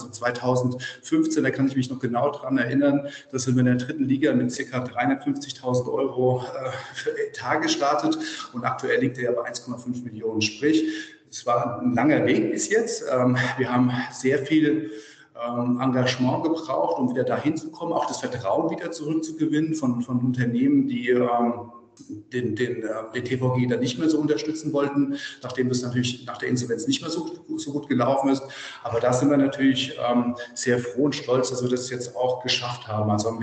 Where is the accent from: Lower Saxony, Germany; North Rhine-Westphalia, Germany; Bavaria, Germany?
Bavaria, Germany; Großwallstadt; Ich bin gebürtiger Großwallstädter, von daher mit dem Handballsport groß geworden, auch familiär bedingt.